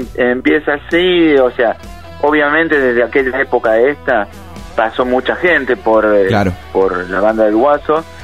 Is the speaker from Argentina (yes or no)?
yes; Hurlingham, Buenos Aires Province, Argentina; Somos todos de Hurlingham, somos de la zona oeste